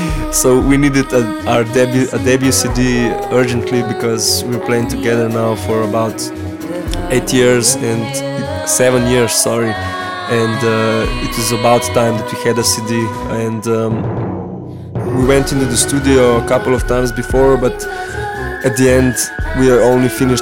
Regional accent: Ljubljana, Slovenia; we're five guys from Ljubljana, Slovenia.

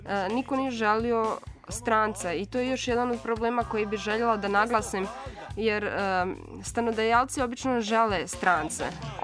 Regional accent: Bosnia & Herzegovina; now in Ljubljana, Slovenia; ja sam inače iz Bosne, ovo je treća godina kako sam u Sloveniji. Ja sam ovdje student, na postdiplomskom studiju sam, na fakulteti za društvene nauke ovdje u Ljubljani.

